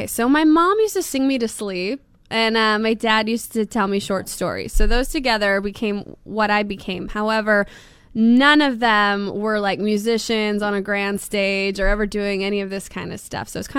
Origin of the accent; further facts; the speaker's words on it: Winnipeg, Manitoba, Canada; moved away as an adult; also born or lived in Nashville, United States; now in Los Angeles, United States; I'm a Winnipegger. I grew up in Winnipeg. As an adult, I actually relocated to Nashville, living in LA primarily right now.